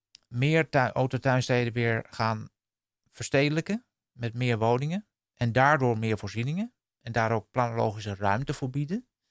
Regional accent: Heerhugowaard, North Holland, Netherlands; Als ik alleen al naar Heerengewaard kijk, waar ik ben opgegroeid in mijn wijk. Die wijk werd gebouwd rond 1970.

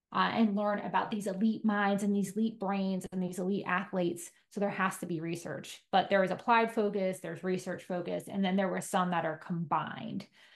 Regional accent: New Jersey, United States; I grew up in New Jersey

